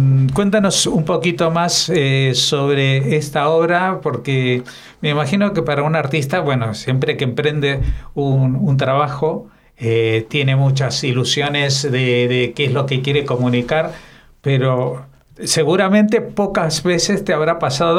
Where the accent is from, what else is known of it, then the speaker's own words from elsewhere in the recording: Argentina; born there; moved away as an adult; also born or lived in Israel; Yo nací en Argentina y me fui con 18 años a vivir a Israel.